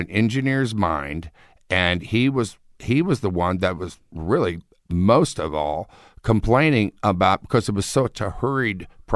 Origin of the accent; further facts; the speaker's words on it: Houston, Texas, United States; I grew up in Houston, which is Space City.